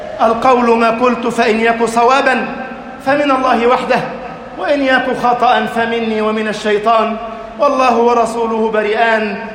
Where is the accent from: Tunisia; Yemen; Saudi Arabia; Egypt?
Egypt; اللهم اجعل بلدنا مصر أمناً أماناً